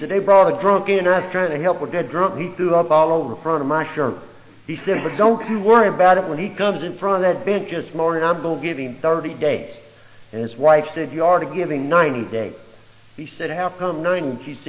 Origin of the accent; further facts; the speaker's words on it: Louisville, Kentucky, United States; born there; I was born in Louisville, Kentucky.